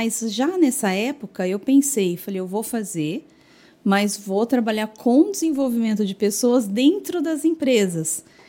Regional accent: Jaboticabal, São Paulo, Brazil; born there; now in Indaiatuba, Brazil; eu nasci em Jaboticabal, estou aqui em Indaiatuba há 16 anos, né?

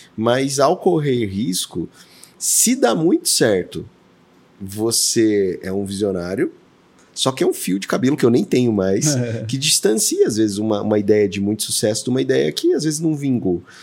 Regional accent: São Paulo, Brazil; born there; Eu nasci em São Paulo, mas a minha família mudou muito, assim, cara.

